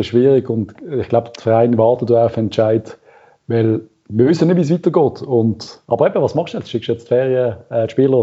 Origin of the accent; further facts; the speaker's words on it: Switzerland; als Schweizer Volk